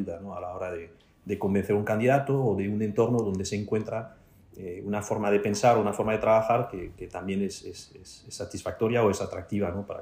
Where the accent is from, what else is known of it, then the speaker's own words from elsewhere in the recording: Galicia, Spain; Después tenemos otro atractivo, que somos gallegos, y ya sabes que hay gallegos en todas partes